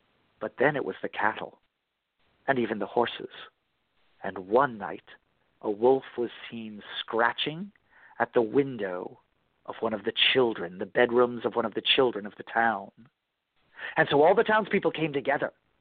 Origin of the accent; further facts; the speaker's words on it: New England, United States; I grew up in New England as an atheist, a devout atheist.